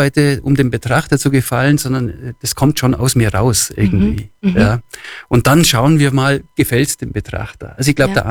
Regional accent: Allgäu, Germany; Ja, ich bin im Allgäu aufgewachsen und natürlich ist das mein Kreativplatz letztendlich.

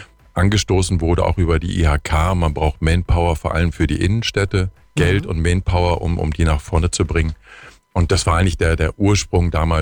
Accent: Rheine, North Rhine-Westphalia, Germany; moved away as an adult; now in Kaufbeuren, Germany; Ich komme aus Rheine bei Münster. Mhm. Dort bin ich geboren und dann nach dem Abitur bin ich zu C&A Mode gekommen und über C&A Mode 98 dann nach Kaufbeuren versetzt worden.

